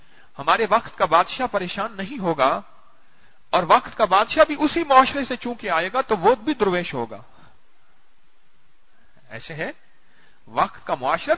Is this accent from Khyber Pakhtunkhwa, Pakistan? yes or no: no; Ahmedpur East, Punjab, Pakistan; میں احمد پور شرکیہ کا رہنے والا ہوں.